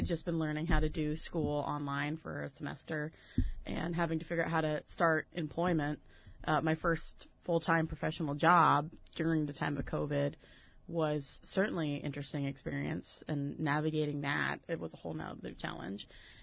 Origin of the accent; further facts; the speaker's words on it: Midwest, United States; also born or lived in Sioux Falls, South Dakota; Well, I'm originally from, I consider the Midwest. I moved around a little bit, but I moved here from South Dakota, Sioux Falls, South Dakota, where I went to college, where my undergrad.